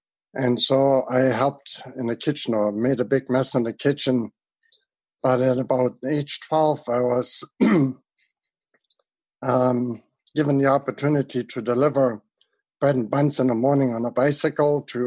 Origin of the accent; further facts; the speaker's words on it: Germany; I grew up in Germany.